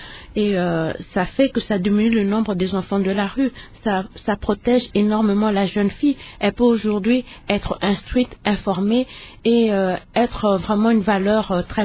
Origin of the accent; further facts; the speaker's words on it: DR Congo; Nous tous, en tant que Congolais, nous devons nous battre